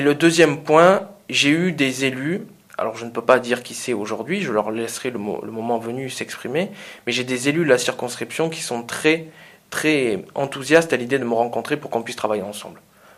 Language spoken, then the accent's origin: French; Narbonne, Occitanie, France; je suis né à Narbonne, je suis d'ici, je suis certes parti plusieurs années, mais c'est vrai qu'en étant revenu